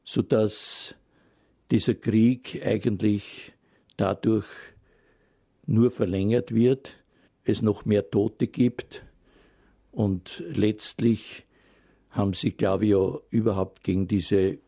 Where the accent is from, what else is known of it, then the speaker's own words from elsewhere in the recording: Obergrafendorf, Lower Austria, Austria; Schultor in Obergrafendorf, ist meine Heimat